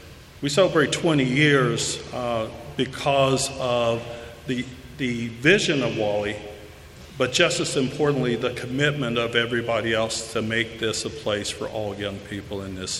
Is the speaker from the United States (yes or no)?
yes; Hopkinsville, Kentucky, United States; And I said, well, Roxanne, I do know where that place is because it's my hometown.